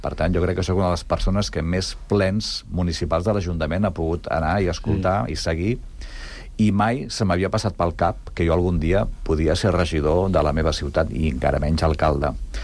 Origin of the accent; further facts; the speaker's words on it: Barcelona, Catalonia, Spain; born there; jo vaig néixer a Barcelona l'any 67. Vaig néixer a Barcelona l'any 67 i cap a l'any 86-87 vaig començar... Bueno, vaig venir a Sant Cugat de molt petitonet perquè tinc família a Sant Cugat